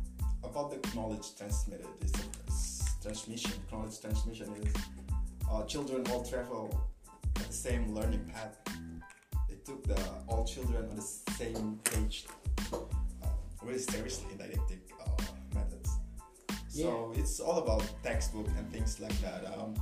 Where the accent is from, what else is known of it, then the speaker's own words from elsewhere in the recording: Indonesia; English is a second language; Oh yeah, so I come from Indonesia.